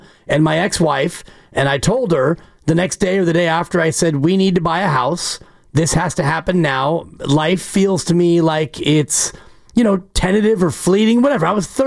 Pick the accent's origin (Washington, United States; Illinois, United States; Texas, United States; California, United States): California, United States; Marin; now in Oakland, United States; So we became an Oakland family. Even though I grew up in Marin, and my ex-wife did as well, my kids are born and raised in Oakland.